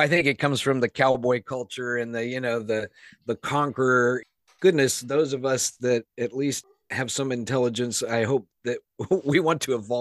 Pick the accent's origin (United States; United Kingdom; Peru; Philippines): United States; Southern United States; Yeah, I grew up in the Bible Belt and you know, went to a Southern Baptist high school and college.